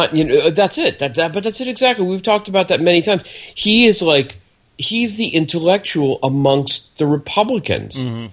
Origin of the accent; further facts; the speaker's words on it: Miami, Florida, United States; I grew up in Miami. Miami. Mm-hmm. Where Cuban exiles planted a flag and essentially took it over.